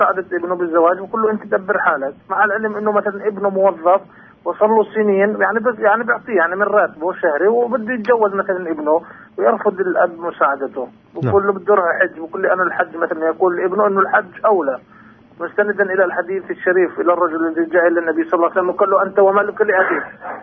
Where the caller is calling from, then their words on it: Jenin, West Bank, Palestine